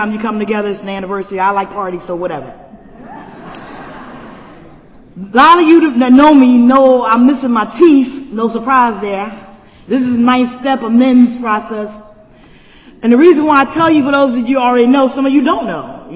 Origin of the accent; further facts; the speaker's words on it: Philadelphia, Pennsylvania, United States; I grew up quick. I grew up fast in North Philadelphia.